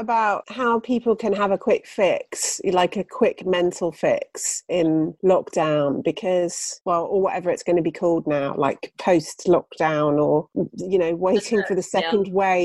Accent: South West England, United Kingdom; I grew up in Somerset

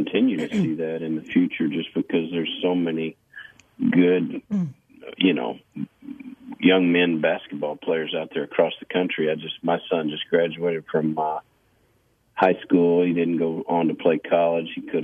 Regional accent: Alvin, Texas, United States; Well, I'm from Alvin, Texas, just south of Houston, down toward Galveston.

